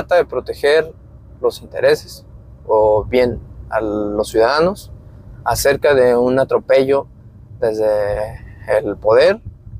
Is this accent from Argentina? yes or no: no; Mexico; Porque a fin de cuentas es en el país en el que vivimos y pues nos afecta a todos como mexicanos.